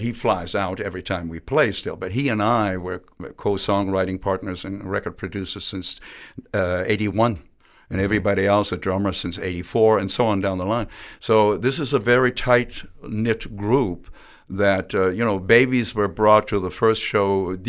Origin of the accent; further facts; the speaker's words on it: Germany; I was a kid growing up in West Germany. I came across American rock and roll on the Armed Forces Radio Network, heard things like